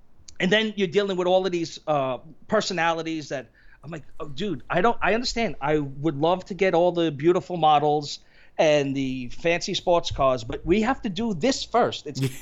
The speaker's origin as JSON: {"language": "English", "region": "New York", "country": "United States", "accent": "East Coast", "said": "So I always have that East Coast vibe. It's not, you could hear my voice. I'm from New York"}